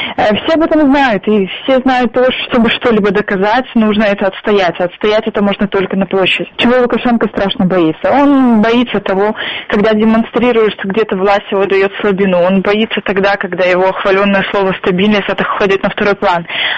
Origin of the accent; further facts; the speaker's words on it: Belarus; Потому что и мы, и многие белорусы уверены в том, что выборы, к сожалению, в нашей стране ничего не решают.